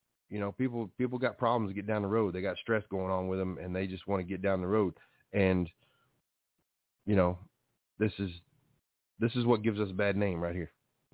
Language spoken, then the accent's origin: English; Texas, United States; because I was raised in Texas down here, and we got a lot of big roads down here